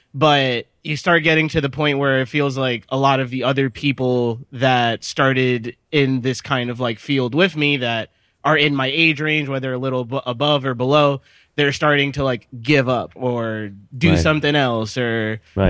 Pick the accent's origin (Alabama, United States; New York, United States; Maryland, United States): New York, United States; New York City; I'm from the Lower East Side.